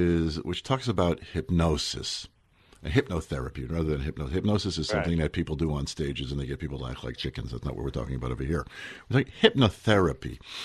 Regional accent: Newark, New Jersey, United States; There was a very large complex around the area where I grew up in Newark that was a convent, a monastery, and it had an orphanage

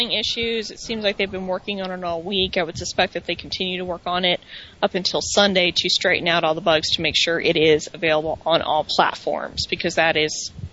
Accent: Atlanta, Georgia, United States; Even though I'm from Atlanta and I know Atlanta and I know there's stuff

